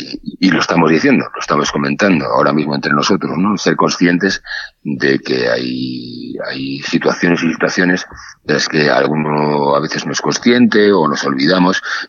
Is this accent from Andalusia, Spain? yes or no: no; Vigo, Galicia, Spain; born there; Y estar hoy aquí en Vigo, que es el lugar donde yo nací, donde está mi familia